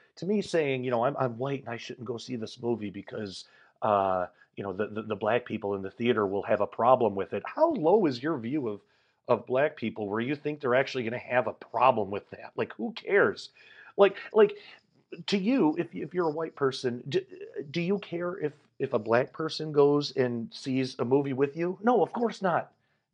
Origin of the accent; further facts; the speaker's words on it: Michigan, United States; I've only been here in America and then like a couple of times in Canada, but I grew up in Michigan, so that doesn't really count.